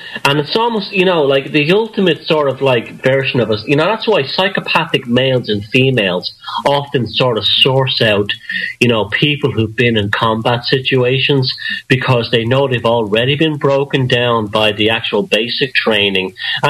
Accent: Ireland; born there; it's only an accident of birth that I was born in Ireland.

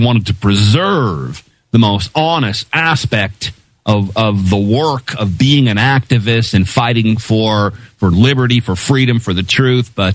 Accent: Seattle, Washington, United States; You know, I'm from Seattle.

